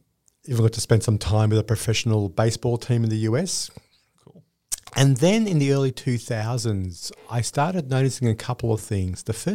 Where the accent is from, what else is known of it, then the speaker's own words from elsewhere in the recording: Melbourne, Victoria, Australia; So I grew up in Melbourne.